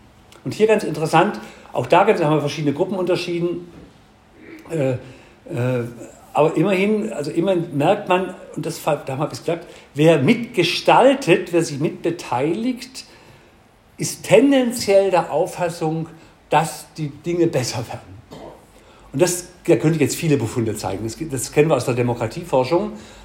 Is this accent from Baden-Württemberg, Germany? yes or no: yes; Baden-Württemberg, Germany; Ich bin Hegelianer, als Schwabe geht es auch gar nicht anders.